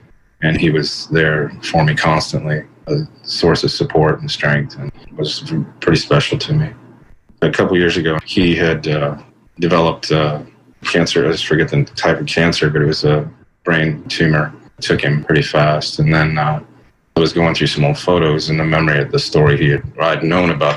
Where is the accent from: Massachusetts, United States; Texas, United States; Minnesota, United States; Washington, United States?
Texas, United States; San Antonio; He was born and raised there in San Antonio, my hometown in Texas